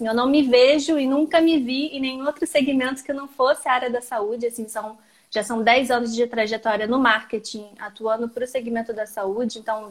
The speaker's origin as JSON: {"language": "Portuguese", "country": "Brazil", "moved": "as an adult", "lives_now": "Portugal", "said": "Eu sou brasileira, né, mas vivo aqui em Portugal há pelo menos 1 ano e meio e eu vim para cá ano passado para fazer um mestrado."}